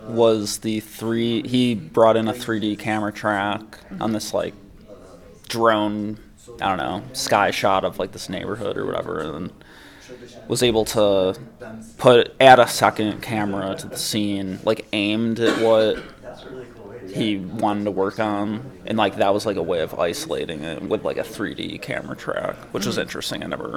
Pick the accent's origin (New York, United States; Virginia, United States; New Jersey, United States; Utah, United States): New York, United States; Buffalo; now in Los Angeles, United States; I'm from Buffalo, New York, but I live in Los Angeles now.